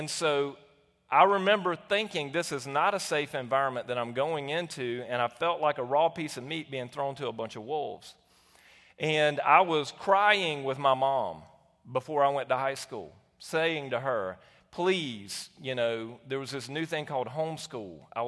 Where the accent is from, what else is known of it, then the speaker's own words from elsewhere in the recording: Southern US, United States; And for me, as a white man growing up in the South, you know, you would think that I would be immune to some of that.